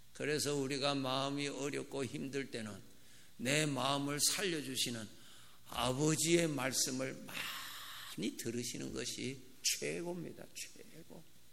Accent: South Korea; 나는 죽겠다고, 우리 한국 사람은 죽겠다는 소리 잘하는데

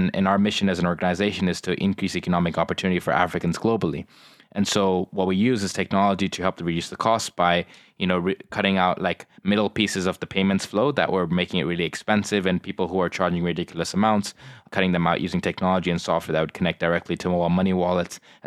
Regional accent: Dar es Salaam, Tanzania; I'm from Tanzania. Dar es Salaam, actually, is the home city where I grew up in. My parents are still there.

